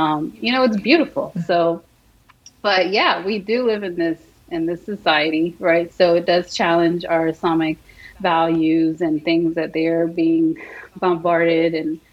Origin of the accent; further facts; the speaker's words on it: United States; Because we as American, we are, you know, Latino American, we are from the West. We don't have that barrier where we feel like we have to be accepted in the world. We know we are, we belong here.